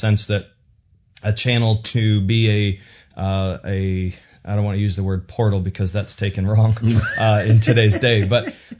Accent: Traverse City, Michigan, United States; I grew up in Traverse City, Michigan. I was the son of a pastor, grew up in a pastor's home then

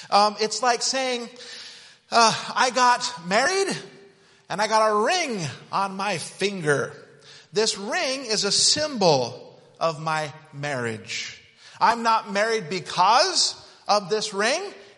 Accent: Utah, United States; I grew up in Utah, and so we would knock doors in Utah, and you'd come across a Mormon, right, Brother Skeen?

